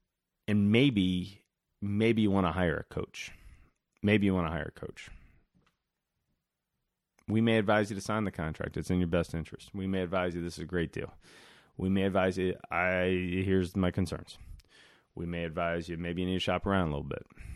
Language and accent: English; West Virginia, United States; I grew up in West Virginia. We don't do lacrosse in West Virginia. Maybe they do now. Where I grew up, there was no lacrosse in West Virginia.